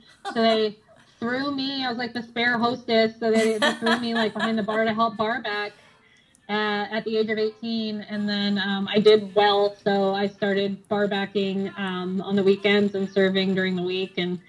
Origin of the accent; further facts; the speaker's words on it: Vermont, United States; I grew up in Vermont and I wanted a free ski pass, so I got a job at the local resort